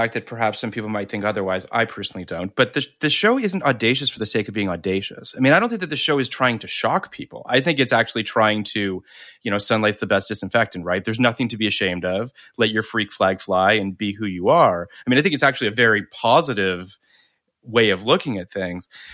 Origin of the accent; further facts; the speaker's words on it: Canada; I was living in Toronto at the time. So I'm Canadian.